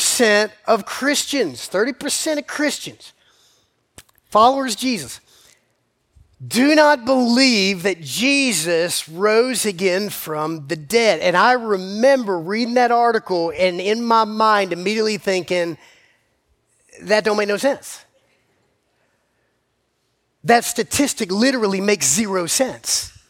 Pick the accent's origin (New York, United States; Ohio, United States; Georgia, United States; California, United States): Georgia, United States; I grew up in South Georgia, which means I had like redneck relatives prepping for 6 months for this thing